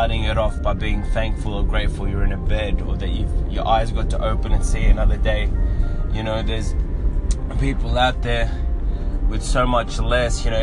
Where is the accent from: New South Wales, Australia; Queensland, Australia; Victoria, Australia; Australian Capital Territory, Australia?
Victoria, Australia; Melbourne; I'm from Melbourne, Australia, as you can tell from the accent.